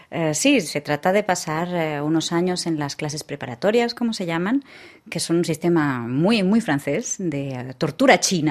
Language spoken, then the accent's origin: Spanish; Aragon, Spain; also born or lived in Catalonia; Soy muy cabezota aragonesa, que no dejo de ser, por muy catalana que me sienta.